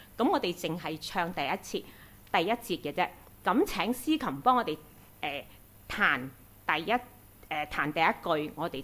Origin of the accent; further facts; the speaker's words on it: China; 我哋中國人好中意祝福噶嘛